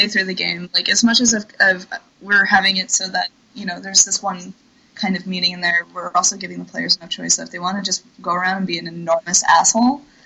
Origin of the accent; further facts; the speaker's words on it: New York, United States; whereas, like, I'm originally from New York. If not for technology, we would never have met.